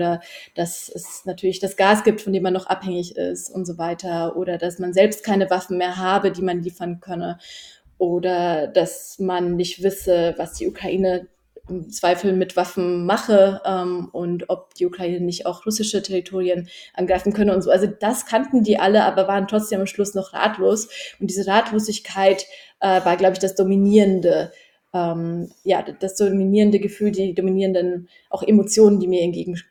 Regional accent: Poland; also born or lived in Germany; ich bin auch Polin und ich weiß, wie meine polnische Regierung darüber diskutiert

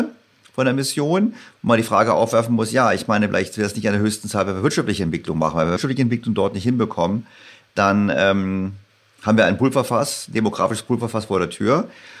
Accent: Berlin, Germany; gerade ich als Berliner, war natürlich total überrascht darüber, dass es so ist.

